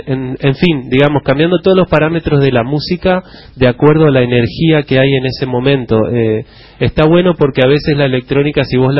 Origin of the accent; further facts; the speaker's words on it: Resistencia, Chaco, Argentina; yo me crié en Resistencia y yo me iba a las 8 de la mañana a mi casa cuando no tenía escuela